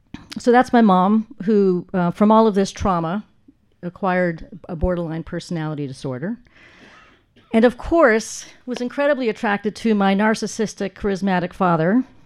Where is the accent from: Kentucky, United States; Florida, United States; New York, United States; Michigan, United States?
Florida, United States; Miami; born there; I was born in Miami, Florida, and my mother is a Holocaust survivor.